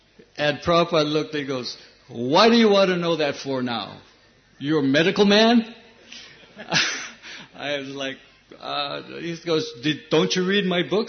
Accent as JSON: {"language": "English", "region": "Hawaii", "country": "United States", "said": "here I'm from Hawaii, you know, in Hawaii people are always like 90% naked, you know, on the beaches, surfing, so forth, you know."}